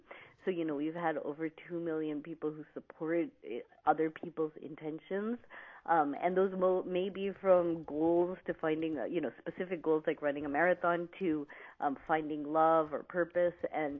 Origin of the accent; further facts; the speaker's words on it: Boston, Massachusetts, United States; And growing up in Boston, we'd say tickets to the Celtics game or a trip to Hawaii.